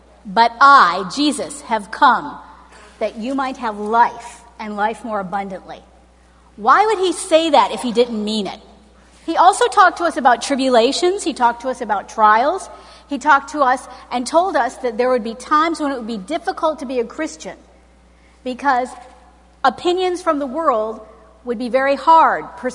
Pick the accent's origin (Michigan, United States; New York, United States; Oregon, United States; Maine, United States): Michigan, United States; Detroit; I'm from Detroit. I can be as intellectual as possible.